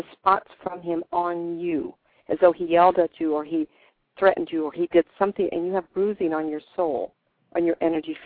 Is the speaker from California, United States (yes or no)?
yes; Fresno, California, United States; Okay, Darcy, I'm Fresno, California. You know I'm from California, everybody.